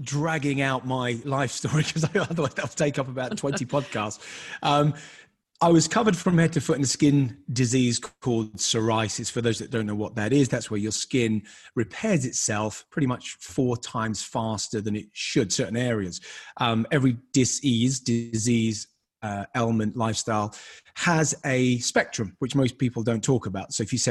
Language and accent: English; Peckham, London, United Kingdom; I grew up in Peckham, Southeast London.